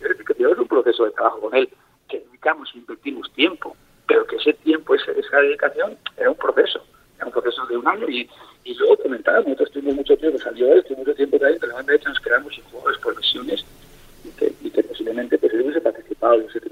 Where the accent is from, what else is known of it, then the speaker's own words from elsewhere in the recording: Hondarribia, Basque Country, Spain; nosotros de Hondarribia, y los verdes ellos son amarillos, aguilucho, nosotros somos los verdes de Hondarribia, de Ama Guadalupe Coa, y sí que ellos, sí, además mi pueblo es muy, muy, hay mucha tradición de remo